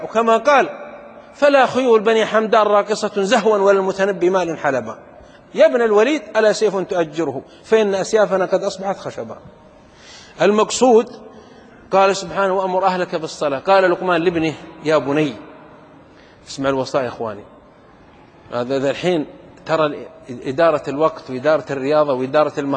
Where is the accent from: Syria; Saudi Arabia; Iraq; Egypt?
Saudi Arabia; يقولون في بلدة عندنا في السعودية كانوا ينبهون على الناس